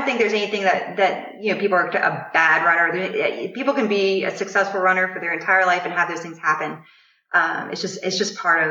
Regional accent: Mississippi, United States; So, you know, I grew up in Mississippi. I just ran on the beach in the morning

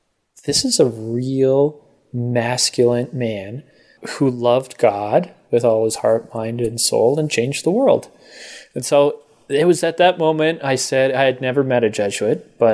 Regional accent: Scottsdale, Arizona, United States; I mean, I ran, so I'm from Scottsdale, Arizona, and we would train in the freaking summer here.

